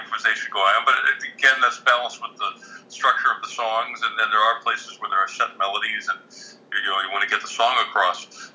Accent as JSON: {"language": "English", "town": "Greensburg", "region": "Pennsylvania", "country": "United States", "tie": "born or raised there", "said": "It was kind of a rural area where I grew up. I was outside of Greensburg."}